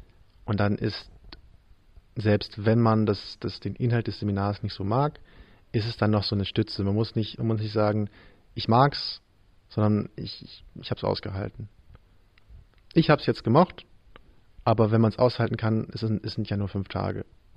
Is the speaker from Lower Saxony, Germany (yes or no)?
yes; Varel, Lower Saxony, Germany; weil ich komme aus Varel und auch eher aus einem ländlichen Teil von Varel. Das ist jetzt nicht komplett weg vom Schuss, aber halt doch schon eher ländlich.